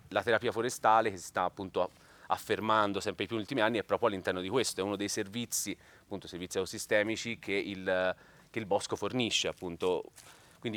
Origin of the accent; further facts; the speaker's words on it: Tuscany, Italy; le zone per esempio da dove vengo io del Mugello, qui accanto